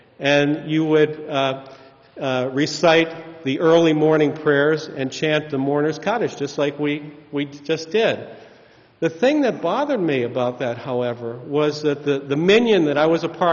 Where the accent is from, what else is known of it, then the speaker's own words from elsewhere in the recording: Pittsburgh, Pennsylvania, United States; I grew up in Pittsburgh in a traditional Orthodox affiliated family. My family kept kosher